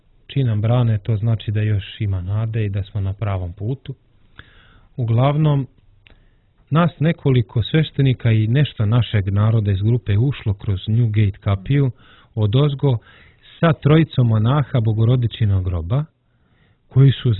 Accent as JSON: {"language": "Serbian", "country": "Serbia", "said": "Mi, kao Srbi, malo ko je imao te propusnice."}